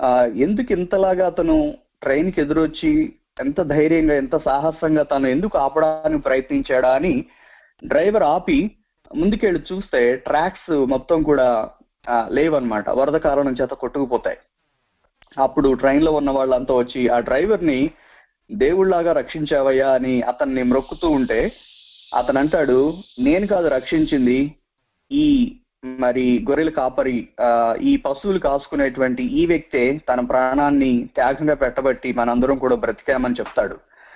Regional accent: Andhra Pradesh, India; మాది కృష్ణా జిల్లా బందరుకి ఒక 20 కిలోమీటర్లో ఉన్నటువంటి ఒక పల్లెటూరు. 1977 తుఫానికి 4 సంవత్సరాల బాబుగా నేను ఉండడం నాకు గుర్తుంది. సో ఆ పల్లెటూరు వాతావరణంలో పుట్టి

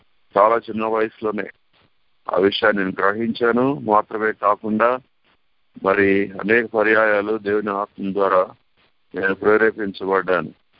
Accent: Vijayawada, Andhra Pradesh, India; మరి నేను విజయవాడలో మరి నా బాల్యం గడిచింది, నేను ఇక్కడ విజయవాడ పరమట్లోనే మరి NSM పబ్లిక్ స్కూల్ అనేటువంటి స్కూల్లో నేను చదువుకున్నాను.

